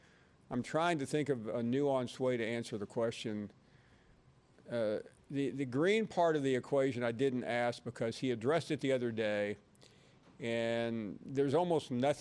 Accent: Tennessee, United States; Well, see, I grew up in West Tennessee, but I went to school in East Tennessee.

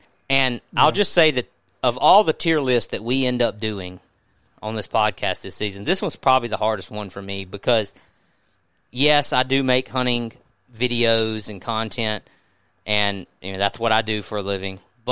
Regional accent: Mississippi, United States; What it was for me is I grew up in Mississippi, and I lived … not the band.

